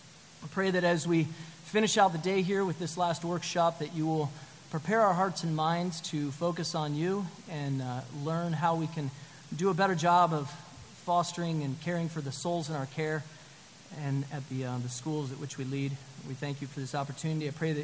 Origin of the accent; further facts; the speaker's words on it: Ohio, United States; also born or lived in Indiana; We're located in Delaware, so we could drive over. We're right near Philadelphia. I grew up in Ohio and got a degree from Purdue in Indiana.